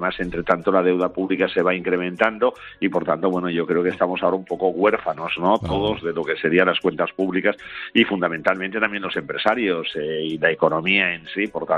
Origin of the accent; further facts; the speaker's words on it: Spain; no somos nosotros los españoles quienes decidimos si los turistas vienen aquí